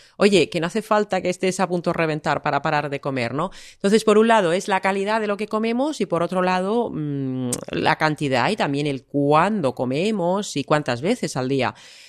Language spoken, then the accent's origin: Spanish; Finland; yo que soy de Finlandia, pues tenemos una serie de productos que aquí pues no son tan propios.